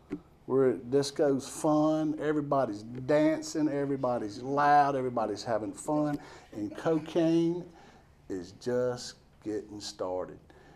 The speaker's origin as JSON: {"language": "English", "town": "Greenville", "region": "South Carolina", "country": "United States", "said": "Now I'm from Greenville. I'm from Greenville, South Carolina. 1980. That was backwater."}